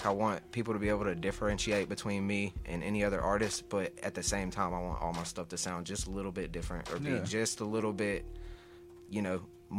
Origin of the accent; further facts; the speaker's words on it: Mobile, Alabama, United States; Yeah, born and raised in Mobile, Alabama. I'm from DIP, actually.